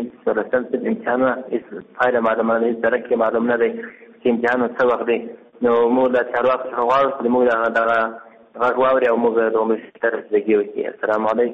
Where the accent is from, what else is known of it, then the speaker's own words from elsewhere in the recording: Ghazni, Afghanistan; د غزنی ولایت اوسیدونکی یم او د غزنی د جمعیت عربی او د محصلینو څخه یم